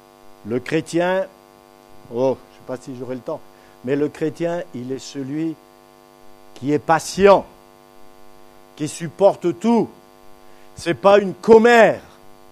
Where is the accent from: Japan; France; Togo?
France; Provence-Alpes-Côte d'Azur; je viens du Midi et d'une région qui s'appelle la Provence. Et je ne suis pas loin de Marseille non plus.